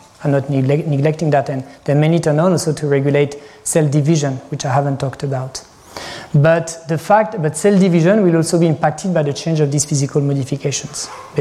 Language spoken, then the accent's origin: English; Normandy, France; The answer is, I'm from Normandy.